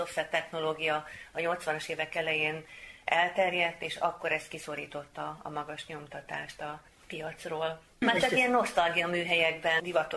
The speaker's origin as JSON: {"language": "Hungarian", "town": "Veszprém", "region": "Veszprém County", "country": "Hungary", "said": "egyrészt veszprémi származású vagyok, és a veszprémi nyomdák különösen kedvesek a szívemnek"}